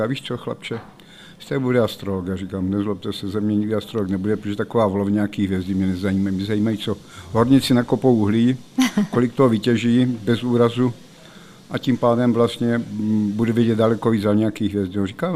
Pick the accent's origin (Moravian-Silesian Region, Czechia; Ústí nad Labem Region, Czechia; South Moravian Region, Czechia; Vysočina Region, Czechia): South Moravian Region, Czechia; Kyjov; já jsem z Jižní Moravy z Kyjova.